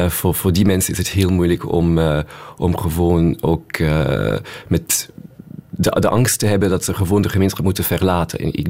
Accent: Luxembourg; Dutch is a second language; now in Belgium; In Groot-Brittannië, in de VS, en zelfs in Luxemburg, waar ik vandaan kom

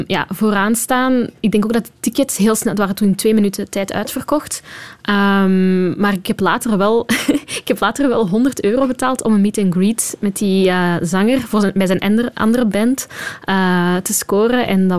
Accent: Flanders, Belgium; now in Brussels, Belgium; Dat was wat specifiek over eenzaam voelen als Vlaming in Brussel.

